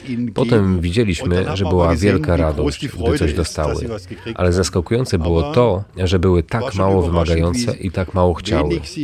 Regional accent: Russia; Polish is a second language; Sam jestem Rosjaninem i rozmawiam z uchodźcami po rosyjsku.

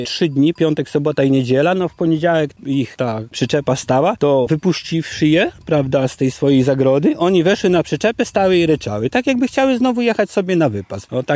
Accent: Żurawce, Lublin Voivodeship, Poland; jestem z Żurawiec.

